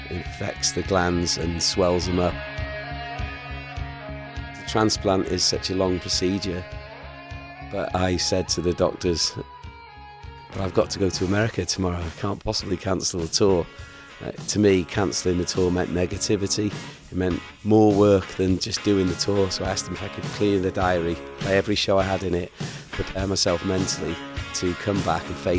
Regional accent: Wales, United Kingdom; Hello there … from Wales in the UK.

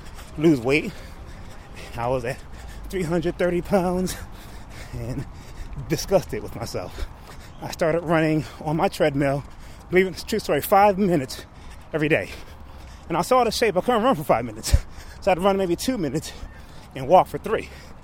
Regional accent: Philadelphia, Pennsylvania, United States; I'm from Philadelphia, Pennsylvania, 47 years old.

